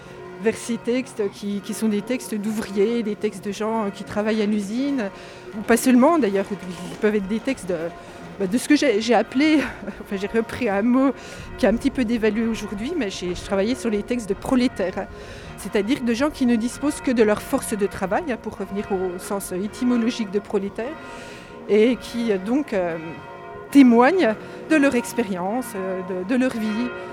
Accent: Villers-le-Lac, Bourgogne-Franche-Comté, France

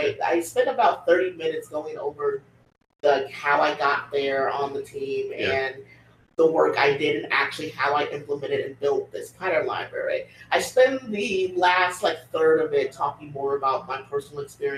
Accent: Kansas, United States; also born or lived in New York; now in Oakland, United States; But I grew up in Kansas. I currently live in Oakland. I'm based out of the San Francisco office of Slack. So I have moved to the West Coast.

